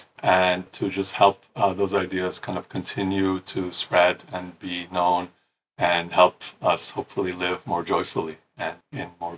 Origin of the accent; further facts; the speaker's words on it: Iran; I remember when we were growing up in Iran, in the school books, they would have some of these kind of stories just for us to read and get exposed to.